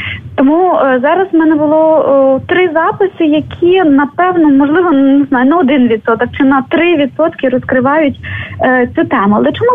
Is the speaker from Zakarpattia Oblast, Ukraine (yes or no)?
no; Kherson Oblast, Ukraine; сама я родом з Херсонської області, яку нерідко називають називали принаймні такий червоний пояс комунізму в Україні.